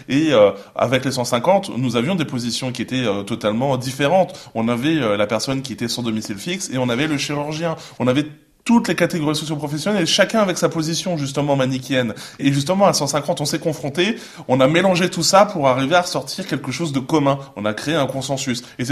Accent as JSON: {"language": "French", "country": "France", "said": "nous sommes des Français comme les autres"}